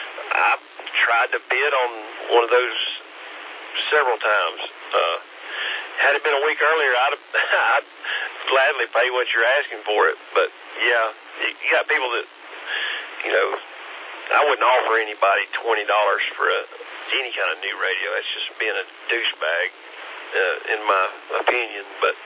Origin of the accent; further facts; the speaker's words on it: Atlanta, Georgia, United States; born there; now in Asheville, United States; It's here right around Asheville, but I was born in Atlanta.